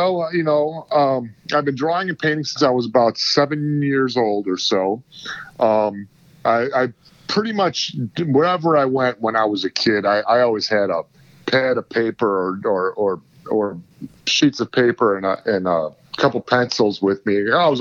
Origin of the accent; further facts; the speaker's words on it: Warren, Michigan, United States; now in Clinton Township, United States; I lived in Warren until I was about 10 years